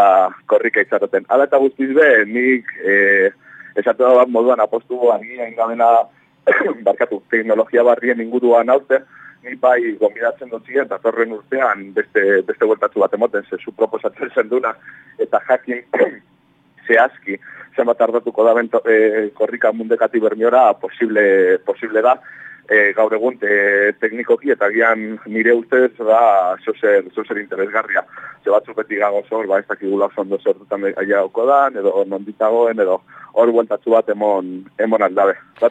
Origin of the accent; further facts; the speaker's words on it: Bermeo, Basque Country, Spain; ez dakik zenbat denbora iraungo dauen, ba adibidez ni berniotarra